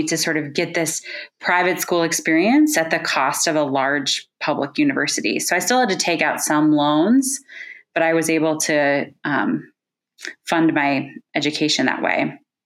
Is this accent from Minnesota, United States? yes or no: yes; Chaska, Minnesota, United States; So I grew up in Chaska, you know, not too far from Gustavus